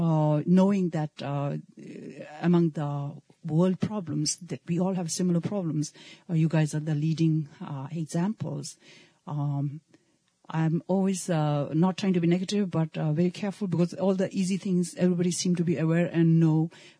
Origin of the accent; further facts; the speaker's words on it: India; now in United States; I'm a Tibetan from India, latest immigrant addition to United States.